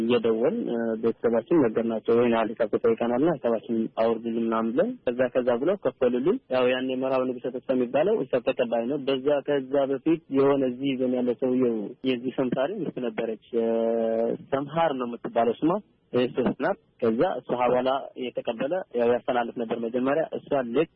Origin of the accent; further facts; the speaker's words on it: Oromia, Ethiopia; moved away as an adult; በፖለቲካ ችግር ነው ከሀገሬ ተሰድጄ የመጣሁት። ኦሮሞ ነኝ።